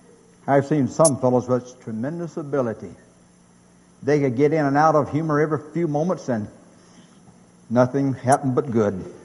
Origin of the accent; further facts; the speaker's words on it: North Carolina, United States; as a farm boy from North Carolina, and that is my home state, I was such a farm boy, I almost had to live so far back in the mountains, I almost had to lay down on my back to see the sun.